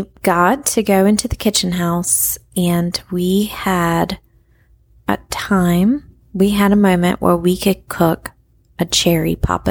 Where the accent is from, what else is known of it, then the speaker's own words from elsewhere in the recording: Charlotte, North Carolina, United States; I grew up in Charlotte, North Carolina